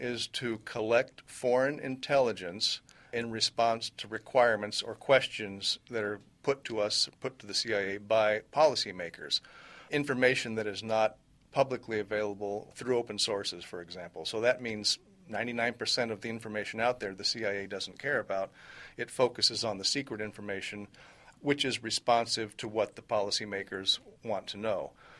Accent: Southwest, United States; I grew up in the American Southwest.

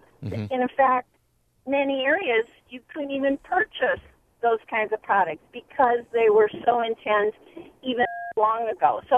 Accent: Iowa, United States; also born or lived in Minnesota; Well, we grew up in Iowa and know that this is not a new issue. We moved to Minnesota in the early 90s

